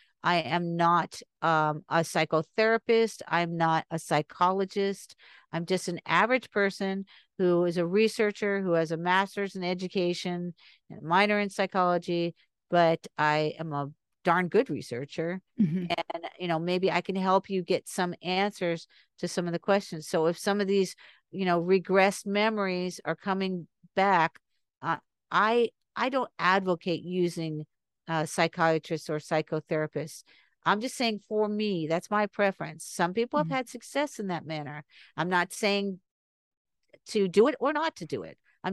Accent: North Miami Beach, Florida, United States; And I was raised in Ives Estates mm-hmm. for 17 years. I went to Mady Ives Elementary School. I lived off Ives Dairy Road in North Miami Beach off the 95.

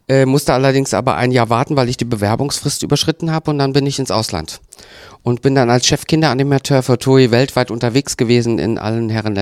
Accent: Saarland, Germany; now in Dortmund, Germany; Nein, ich komme ganz ursprünglich aus dem Saarland.

